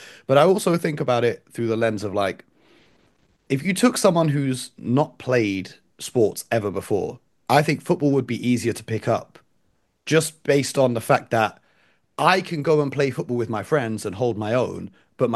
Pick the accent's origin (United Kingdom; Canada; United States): United Kingdom; England; I'm English, right?